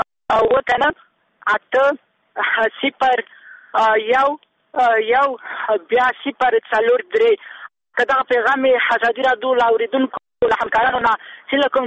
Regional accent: Kabul, Afghanistan; موږ د کابل یو خوست کابل کې

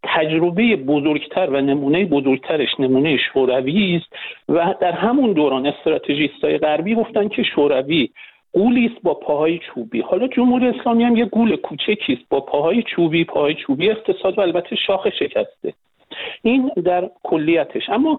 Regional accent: Iran; من بنده به عنوان یک ایرانی

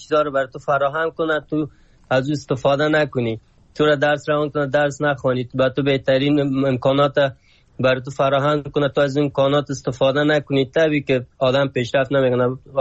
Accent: Afghanistan; moved away; چند وقت میشه از ترکیه آمدم این طرف، از افغانستان مدت 6 سال میشه بر آمدیم.

